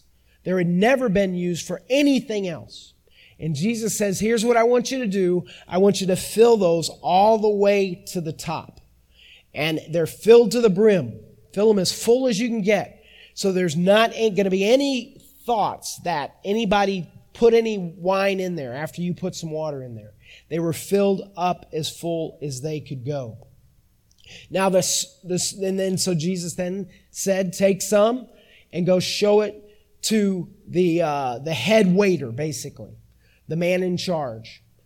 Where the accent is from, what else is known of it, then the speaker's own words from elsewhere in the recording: St. Louis, Missouri, United States; also born or lived in Arkansas; I was raised in St. Louis, went to college in Arkansas, and about 8 hours away.